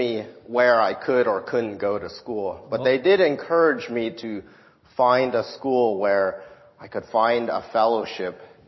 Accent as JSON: {"language": "English", "town": "Seattle", "region": "Washington", "country": "United States", "tie": "born or raised there", "said": "Similar to the way we met when I grew up in Seattle."}